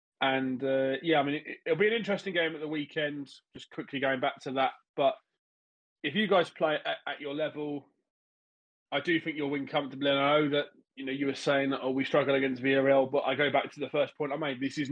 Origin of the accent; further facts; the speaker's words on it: England, United Kingdom; I grew up in England